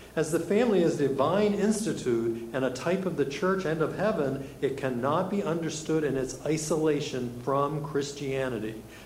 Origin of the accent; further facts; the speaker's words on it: Gettysburg, Pennsylvania, United States; I was born and raised in Gettysburg, so Chambersburg was the big city just west of Gettysburg back when I was growing up.